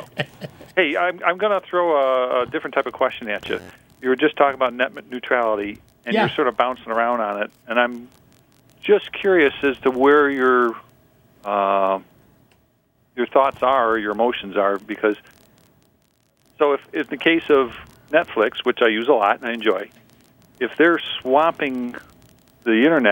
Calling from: Penfield, New York, United States; Well, I'm in Penfield, but I have a Rochester mailing address.

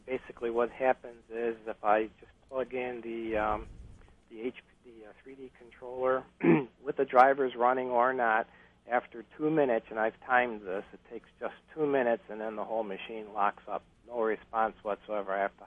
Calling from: Rochester, New York, United States; Rochester.

